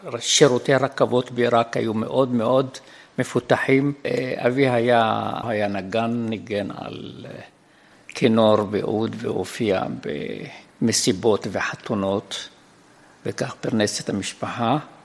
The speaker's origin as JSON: {"language": "Hebrew", "town": "Baghdad", "region": "Baghdad Governorate", "country": "Iraq", "tie": "born or raised there", "said": "אני נולדתי ב-1930 בבגדד שבעיראק, למשפחה מרובת ילדים."}